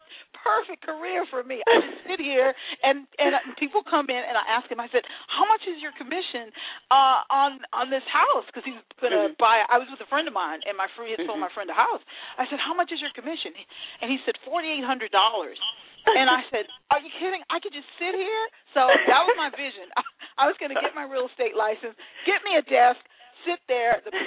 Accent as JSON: {"language": "English", "region": "South Carolina", "country": "United States", "tie": "born or raised there", "said": "So, actually, I was raised by my grandparents. I grew up in South Carolina, and I actually left South Carolina at ni"}